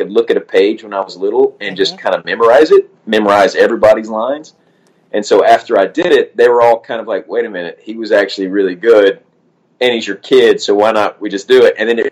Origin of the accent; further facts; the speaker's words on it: Alabama, United States; now in California, United States; I grew up in Alabama. And so when I moved out here, first thing everybody that I spoke to was like, get rid of the accent.